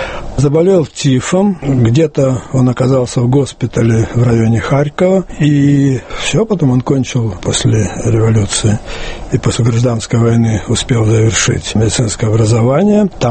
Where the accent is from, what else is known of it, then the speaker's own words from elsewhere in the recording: Ashgabat, Turkmenistan; И мы перебрались в Ашхабад, это был 1934 год. Поэтому дальнейшее мое детство проходило в Ашхабаде.